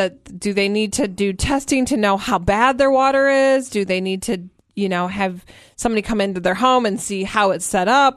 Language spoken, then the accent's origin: English; Michigan, United States; I grew up, we had a lake house that was on a well growing up in Michigan